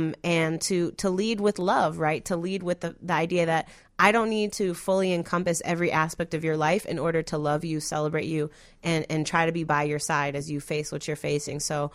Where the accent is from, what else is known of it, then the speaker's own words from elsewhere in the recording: United States; born there; So, for example, I was born in the United States, right? I didn't ask to be born in this country.